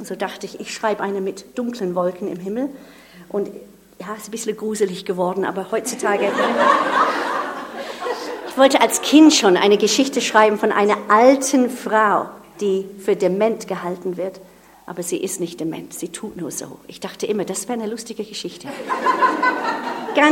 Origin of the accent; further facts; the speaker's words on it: North, Nigeria; Wir sind in einer Idylle groß geworden in Afrika. Es war wirklich das Glück eines gewonnenen Lebens. Meine Eltern sind nach Norden Nigeria gezogen, um Ruhe zu finden